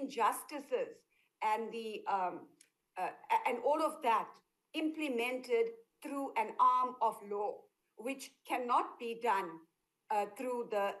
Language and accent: English; South Africa; because we're South African citizens, we follow the South African law.